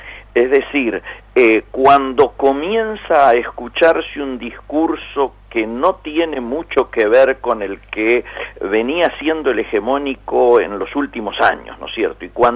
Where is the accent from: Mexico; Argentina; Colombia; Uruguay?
Argentina